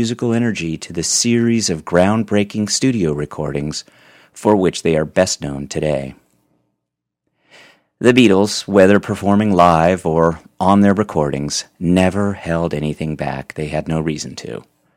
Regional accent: San Francisco, California, United States; I was born in San Francisco, and my family lived there in the Daly City community just above Thornton Beach. I say this because we lived fairly close there in South San Francisco to the Cow Palace and to Candlestick Park.

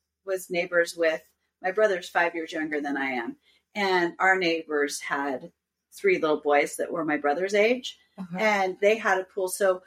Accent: Utah, United States; and I were raised in Utah, which is a Mormon's

